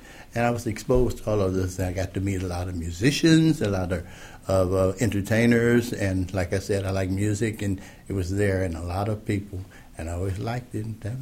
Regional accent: Kansas City, Missouri, United States; also born or lived in Liberty, United States; Yeah, actually I was born in Liberty, but I was in Kansas City about 11 hours after I was born, so I'm from Kansas City.

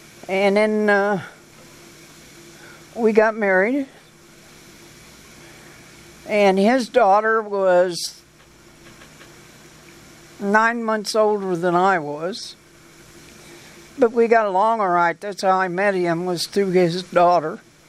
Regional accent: Blue Springs, Missouri, United States; And we grew up in Blue Springs, mostly Blue Springs, and I went to third grade in Kansas City School District

